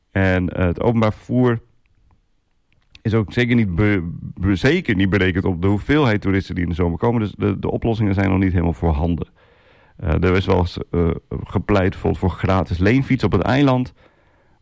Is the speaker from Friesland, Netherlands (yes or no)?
no; Drenthe, Netherlands; also born or lived in Utrecht / Gelderland; now in Texel, Netherlands; Ik kom zelf uit Drenthe. Ik heb de hele tijd in Utrecht, provincie Utrecht gewoond. Een tijdje in provincie Gelderland gewoond.